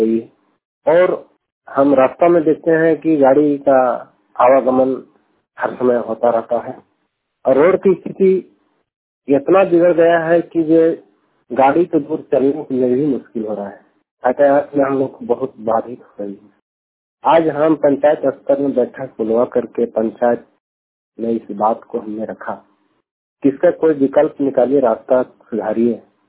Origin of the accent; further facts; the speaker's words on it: Khetpo, Jharkhand, India; ग्राम मड़मा, post खेतपो, प्रखंड विष्णुगढ़, जिला हजारीबाग निवासी हूँ।